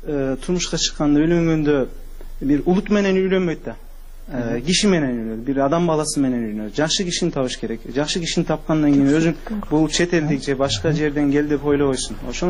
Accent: Turkey; Kyrgyz is a second language; moved away as an adult; now in Kyrgyzstan; Түркиядан 2008 жылы келгем.

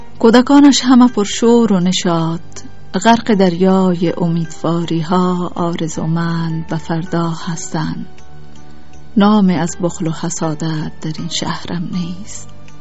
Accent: Kabul, Afghanistan; also born or lived in northern Afghanistan; در 1350 متولد شدیم، البته در یکی از ولایات شمال کشور، در کابل بزرگ شدیم.

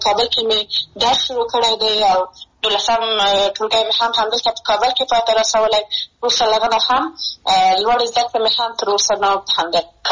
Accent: Maidan Wardak, Afghanistan; زه د میدان وردګ ولایت څخه یم

